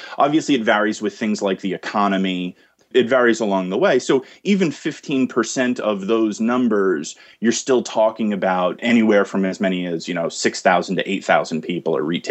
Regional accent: New Jersey, United States; I got into med school here in my home state of New Jersey.

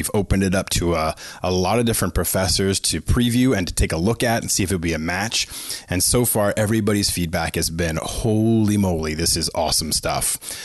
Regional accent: Bolton, Massachusetts, United States; Jimmy is from Worcester, which is about 20 minutes from where I grew up in Bolton, Massachusetts, right on 495.

